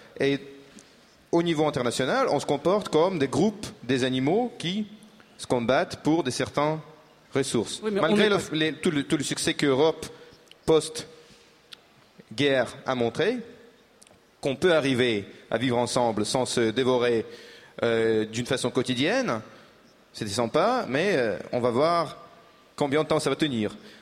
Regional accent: Russia; je vous rappelle que je suis russe

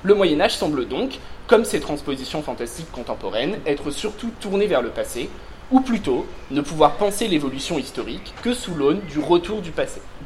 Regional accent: France; mais on est quand même français, on a une réputation à défendre

